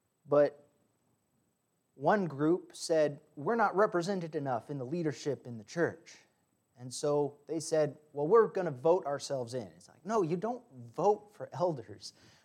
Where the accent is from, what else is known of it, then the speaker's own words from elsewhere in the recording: DR Congo; Some of you might know that I grew up in Africa. My parents were missionaries there for 16 years in Central Africa, the Congo, used to be known as Zaire.